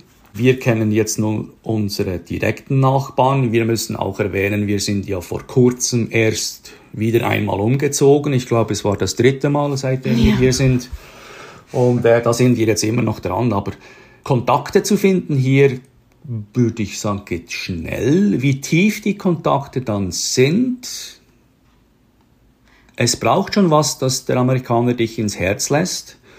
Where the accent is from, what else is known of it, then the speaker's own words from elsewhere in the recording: Bern, Switzerland; wer das Berner Oberland kennt und nicht von dort kommt, so wie ich bin ja aus der Stadt Bern